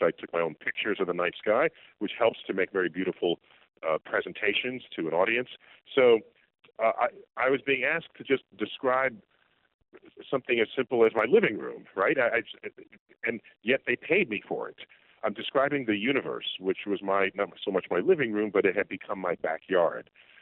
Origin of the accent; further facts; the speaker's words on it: New York City, New York, United States; I grew up in New York City where no one has a relationship with the night sky, with the tall buildings and light pollution, and when I grew up, there was air pollution.